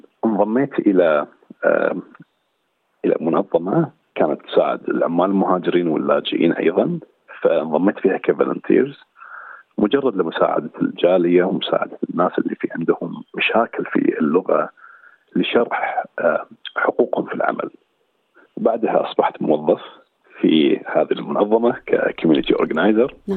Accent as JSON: {"language": "Arabic", "country": "Kuwait", "moved": "as an adult", "lives_now": "Australia", "said": "وصلت عن طريق البحر، و جيت طبعا من الكويت لأني أنا شخص في الكويت كستيتلس، لا أحمل أي جنسية"}